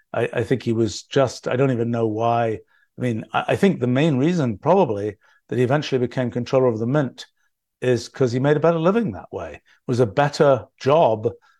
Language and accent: English; England, United Kingdom; even when I was growing up in England